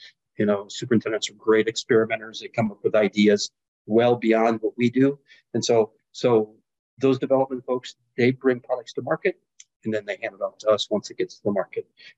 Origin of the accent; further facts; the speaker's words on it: Dyersville, Iowa, United States; So I grew up in Dyersville, Iowa, far eastern Iowa, and had been playing golf.